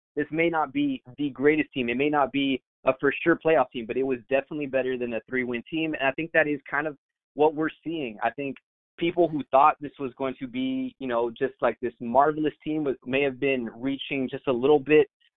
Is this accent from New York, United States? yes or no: no; Texas, United States; I am from Texas, South Texas, down by the border.